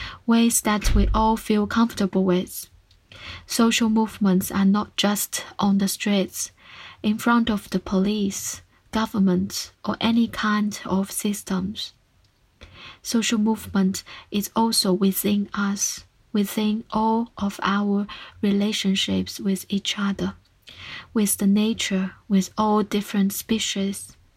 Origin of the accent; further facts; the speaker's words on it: China; I grew up in China, or Dailu, mainland China, often called in Hong Kong. I was educated to be patriotic and believing in the Chinese Communist Party, CCP, for over 20 years.